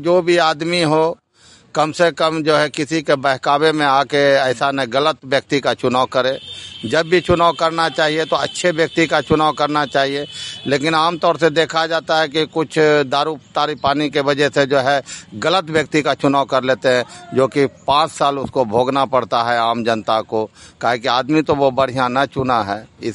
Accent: Bihar, India; मैं मुस्कीपुर पंचायत का रहने वाला हूँ, वार्ड नंबर 11 का।

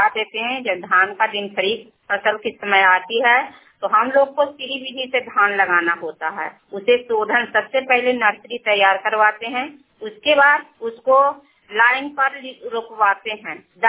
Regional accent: Makundan Bigha, India; मैं मकुंदन बिघा के रहने वाली हूँ।

